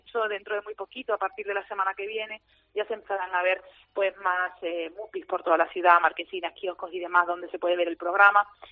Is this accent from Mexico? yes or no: no; Tarragona, Catalonia, Spain; born there; Bueno, realmente yo nací en Tarragona.